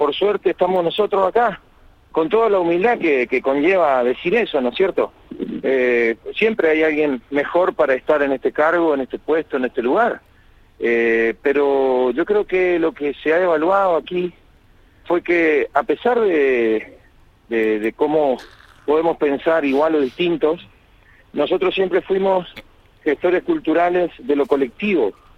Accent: Northeast Argentina, Argentina; quedarme en mi tierra a organizar las asociaciones civiles, a recorrer Corrientes, Misiones, Chaco y Formosa, que vos sabés que es mi región

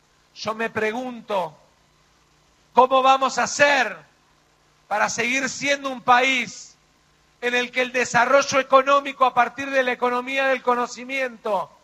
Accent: Argentina

